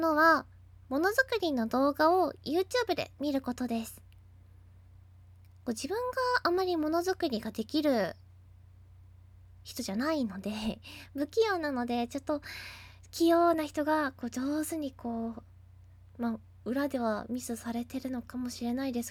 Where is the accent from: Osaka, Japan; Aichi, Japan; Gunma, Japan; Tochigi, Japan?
Aichi, Japan; 出身地は愛知県です。手羽先とか美味しいところです。